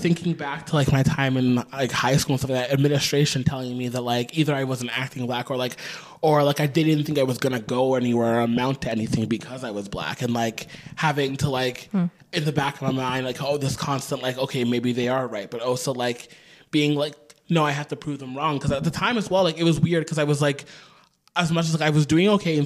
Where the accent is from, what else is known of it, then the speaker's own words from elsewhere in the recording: Thunder Bay, Ontario, Canada; being a queer person and growing up in Thunder Bay is can be a very scary experience sometimes.